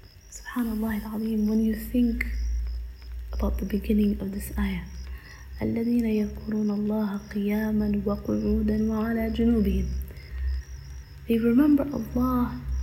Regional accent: Minnesota, United States; I'm a sister from the States, specifically Minnesota.

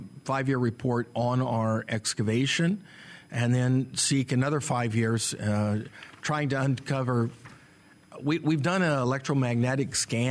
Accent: Oklahoma, United States; Grew up in Oklahoma. I did my undergraduate and graduate in Tulsa at Oral Roberts University

